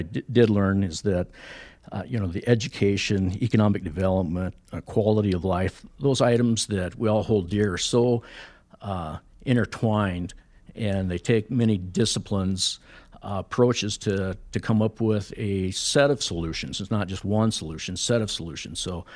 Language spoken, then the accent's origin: English; Belle Fourche, South Dakota, United States; I was born in Belle Fourche, lived on a ranch out at Union Center for a number of years, and currently live just north of Sturgis, kind of in between Sturgis and Whitewood.